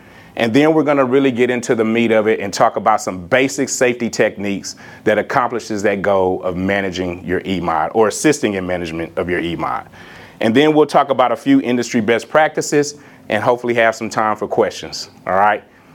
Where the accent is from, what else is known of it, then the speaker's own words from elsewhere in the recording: Texas, United States; also born or lived in Oklahoma City; I am originally from East Texas, but I just moved back there from Oklahoma City. I was up here for about 12 years.